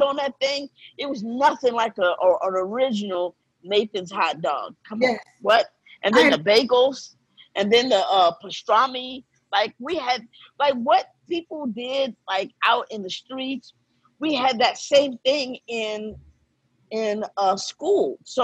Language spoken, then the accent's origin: English; New York, United States; I grew up in New York pizza. But you know what? Because for the thing for New Yorkers is the thin crust, which is the complete opposite of Chicago pizza.